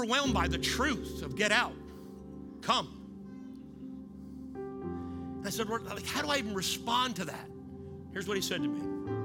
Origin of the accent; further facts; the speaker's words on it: Canada; So I grew up in a fishing village. I'm Canadian. Me and my wife grew up in Canada. She's French-Canadian, and I'm whatever the French are not, Canadian. So I grew up in a little town, fishing village, beautiful, on the coast.